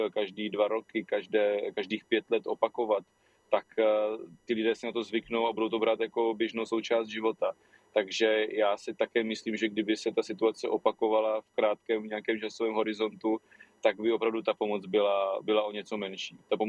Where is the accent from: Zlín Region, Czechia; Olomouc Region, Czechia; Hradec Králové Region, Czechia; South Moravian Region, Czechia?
South Moravian Region, Czechia; hned po tom tornádu u nás na Jižní Moravě